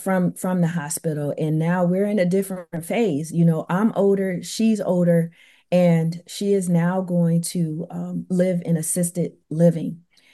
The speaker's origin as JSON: {"language": "English", "town": "Canton", "region": "Ohio", "country": "United States", "tie": "born or raised there", "said": "like mine is in my hometown of Canton, Ohio"}